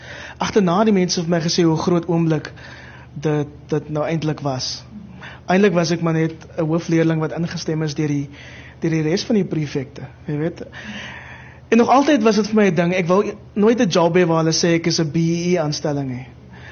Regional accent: Mitchells Plain, Western Cape, South Africa; now in Kraaifontein, South Africa; Ja, ek onthou dit was in Mitchells Plain. Ek het in Mitchells Plain groot geword.

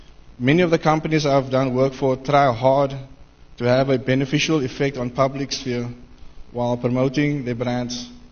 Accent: Cape Town, Western Cape, South Africa; I was born and raised on the Cape Flats. And so as many as you know, being born in the 70s

